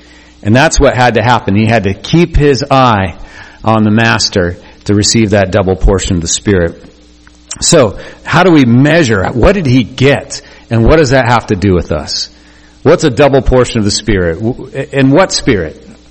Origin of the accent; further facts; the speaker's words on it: Bend, Oregon, United States; I was raised mostly in Bend, Oregon, and the Deschutes River flows through.